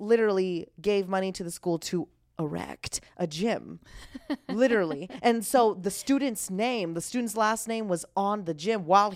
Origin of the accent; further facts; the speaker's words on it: Las Vegas, Nevada, United States; I grew up in the fabulous Sin City of Las Vegas, Nevada.